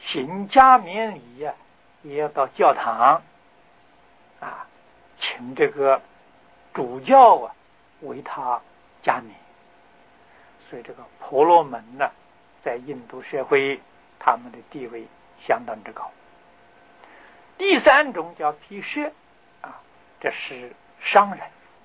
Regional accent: China; 这也是我们中国人自古以来啊就与大乘佛法的精神真正是不谋而合啊

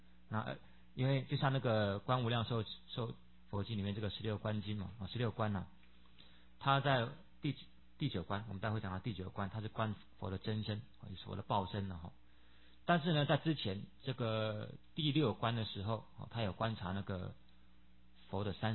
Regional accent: China; 或者他就根据我们中国人的习俗，就是我们中国人民间的习俗

